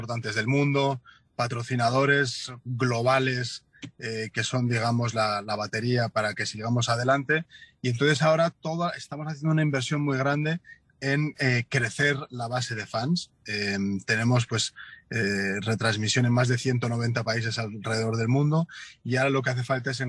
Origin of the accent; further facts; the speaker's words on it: Madrid, Community of Madrid, Spain; He venido unos días a casa, a mi ciudad natal, que es Madrid, a estar con la familia.